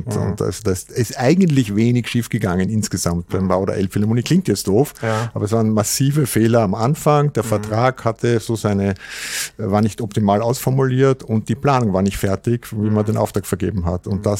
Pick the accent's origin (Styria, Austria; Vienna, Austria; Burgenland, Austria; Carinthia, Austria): Vienna, Austria; ich bin Wiener, sozusagen durch und durch in drei Generationen